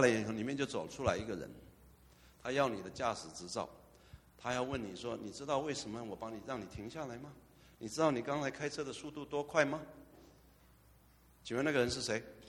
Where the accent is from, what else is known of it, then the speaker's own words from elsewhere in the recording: China; 我觉得我们中国人啊，全世界的中国人都需要一个革命